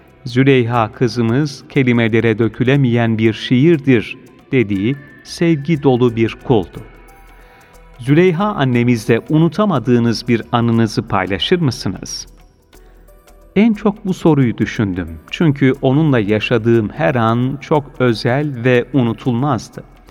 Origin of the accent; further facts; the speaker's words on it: Konya, Turkey; aslen Konyalıyım.